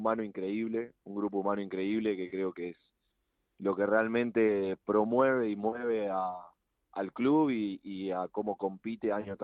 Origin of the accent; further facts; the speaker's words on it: Argentina; now in Spain; para uno como argentino la verdad que es mucho más fácil